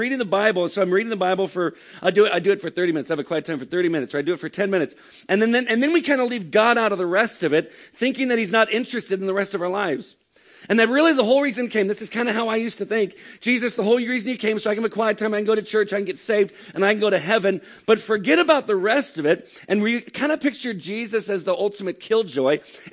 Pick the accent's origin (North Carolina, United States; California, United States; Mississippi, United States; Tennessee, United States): California, United States; I'm from California.